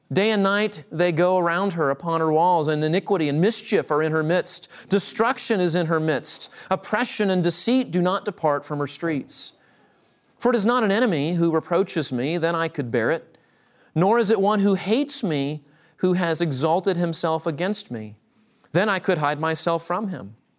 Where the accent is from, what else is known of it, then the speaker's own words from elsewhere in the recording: Texas, United States; I'm from Texas. We love our pickup trucks in Texas.